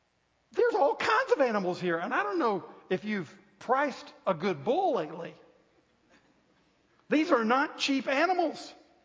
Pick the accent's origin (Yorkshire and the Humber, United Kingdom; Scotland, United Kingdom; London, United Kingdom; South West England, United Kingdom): Scotland, United Kingdom; I have a Scottish background, so I understand completely. And because I'm Scottish, I can talk about us.